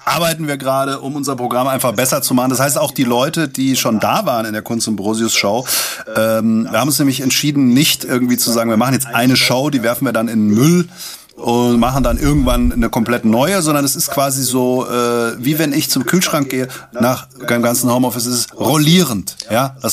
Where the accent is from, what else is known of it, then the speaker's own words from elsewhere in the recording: Langen, Hesse, Germany; in meiner Heimatstadt Langen.